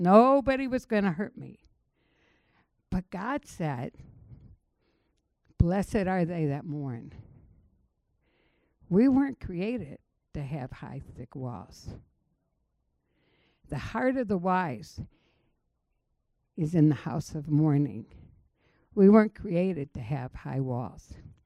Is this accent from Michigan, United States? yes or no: yes; Detroit, Michigan, United States; And so I remember growing up in Detroit